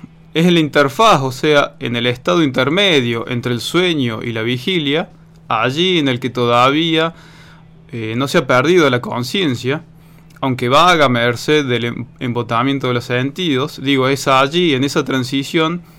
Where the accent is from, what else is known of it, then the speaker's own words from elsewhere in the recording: Córdoba, Argentina; born there; moved away as an adult; now in Bariloche, Argentina; nací en Córdoba. Y bueno, luego de estudiar me vine allá por el 2004 a vivir a Bariloche y bueno, y acá me quedé.